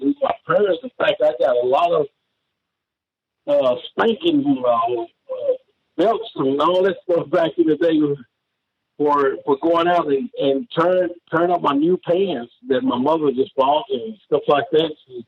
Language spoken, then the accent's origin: English; Union City, Tennessee, United States; I'm originally from Union City, Tennessee. I played football there.